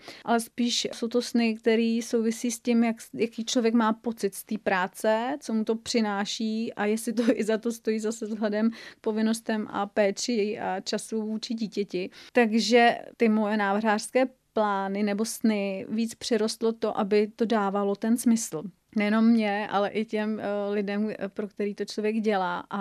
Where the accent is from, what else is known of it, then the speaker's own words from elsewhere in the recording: České Budějovice, South Bohemian Region, Czechia; tady žiju celý život v Budějovicích